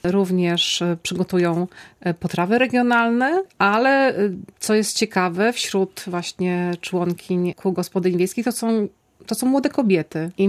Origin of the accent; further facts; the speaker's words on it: Braniewo, Warmian-Masurian Voivodeship, Poland; jestem z Braniewa, bo wtedy akurat tam się urodziłam, tam jest mój dom rodzinny